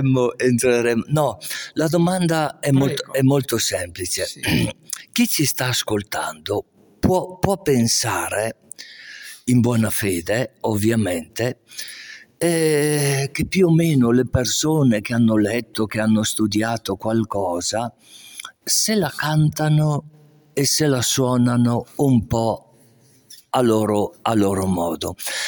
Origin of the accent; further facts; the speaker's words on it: Castenedolo, Lombardy, Italy; mentre andavo al cimitero del mio paese, Castenedolo